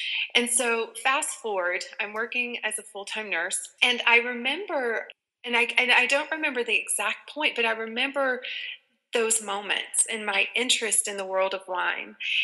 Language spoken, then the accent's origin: English; Deep South, United States; I grew up in the Deep South, and I grew up in a religion called Pentecostal Holiness.